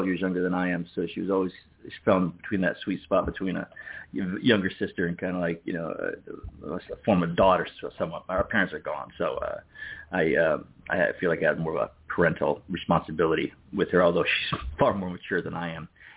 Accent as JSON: {"language": "English", "town": "Berlin", "region": "Connecticut", "country": "United States", "tie": "born or raised there", "said": "Now, I grew up in Connecticut, a small farm town called Berlin. Not like Berlin, spelled the same way, like Berlin in Germany"}